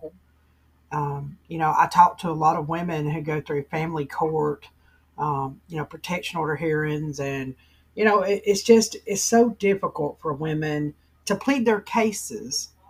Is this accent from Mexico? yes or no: no; Alabama, United States; what's the state that I live in, you know, I'm from Alabama, you know